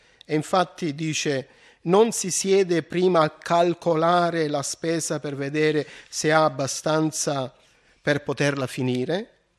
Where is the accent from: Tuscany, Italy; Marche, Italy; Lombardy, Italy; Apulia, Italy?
Apulia, Italy; Nardò; io mi ricordo al mio paese Nardò, che c'è proprio vicino dove abitano i miei genitori